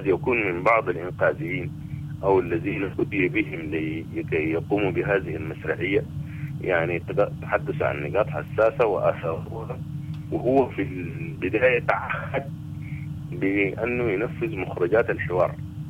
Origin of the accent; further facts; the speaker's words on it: Sudan; يعني نحن كشعب سوداني نتساءل أين ذهب هذا المال المختلس